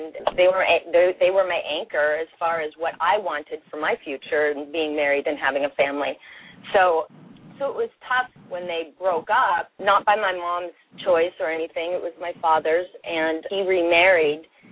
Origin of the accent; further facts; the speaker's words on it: California, United States; I come from Orange County, California. My parents are school teachers